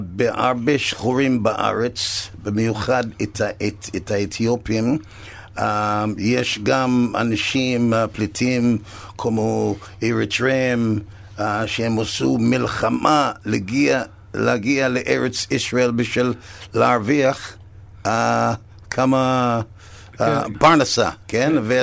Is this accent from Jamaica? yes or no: yes; Jamaica; Hebrew is a second language; also born or lived in England; now in Israel; אני מג'מייקה, אבל הגעתי מאנגליה